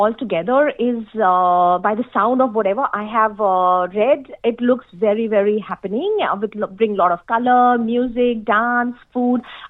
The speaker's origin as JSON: {"language": "English", "country": "India", "said": "I think here I am mostly known as an Indian artist."}